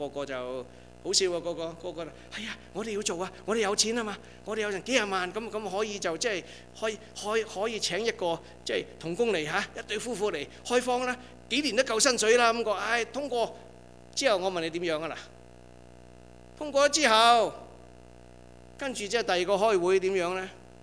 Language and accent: Cantonese; Guangdong, China; 我哋广东人有句点啊？精人出口，笨人出手啊嘛